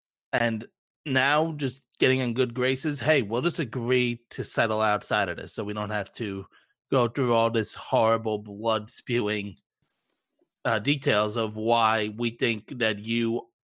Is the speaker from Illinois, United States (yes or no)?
no; New York, United States; I know arbitration, growing up in New York, it's really tough to go through arbitration with your players.